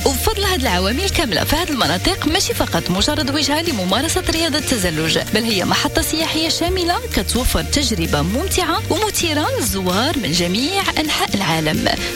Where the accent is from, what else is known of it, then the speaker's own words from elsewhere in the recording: Morocco; بلادنا المغرب كيتصنف عالميا من الوجهات السياحية المهمة